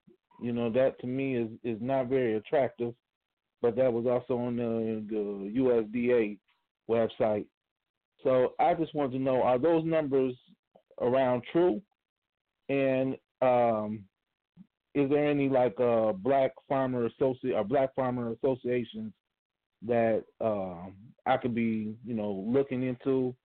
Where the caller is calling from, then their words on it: Peoria, Illinois, United States; from Peoria, Illinois.